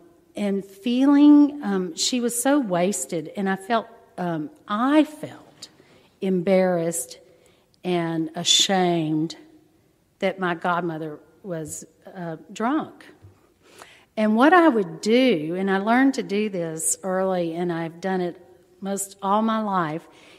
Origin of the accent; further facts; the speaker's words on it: Corpus Christi, Texas, United States; also born or lived in Galveston, United States; And so I was born there, and then he finished that, and we moved to Corpus. So I grew up in Corpus, I was the second child.